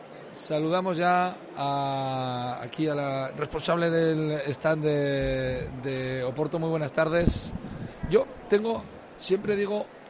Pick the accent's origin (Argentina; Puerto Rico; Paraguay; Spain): Spain; Navarre; los navarros también somos muy viajeros.